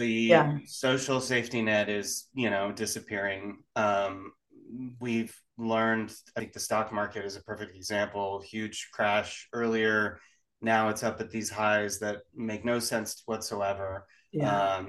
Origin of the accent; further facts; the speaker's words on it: California, United States; now in Knoxville, United States; I live in Knoxville, Tennessee. I'm from California. We moved out here about 5 years ago.